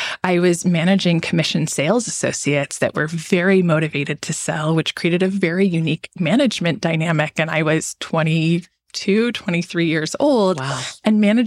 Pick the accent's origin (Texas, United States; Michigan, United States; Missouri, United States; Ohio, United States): Missouri, United States; St. Louis; It wasn't like I had high exposure growing up in St. Louis to runway shows or anything like that.